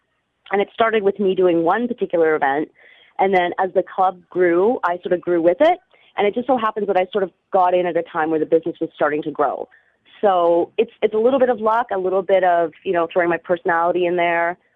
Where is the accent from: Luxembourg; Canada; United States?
Canada; Thunder Bay, Ontario; No, I grew up in Thunder Bay, Ontario, actually.